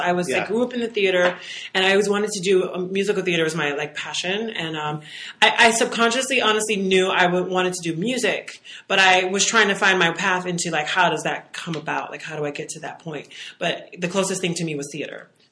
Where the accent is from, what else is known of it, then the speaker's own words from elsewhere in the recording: Columbus, Georgia, United States; moved away as an adult; now in New York, United States; I moved from Columbus, Georgia, which is a small town that people don't really know about. It's an hour and a half from outside of Atlanta. And I usually say Atlanta, but I figure, you know what? Columbus needs some love.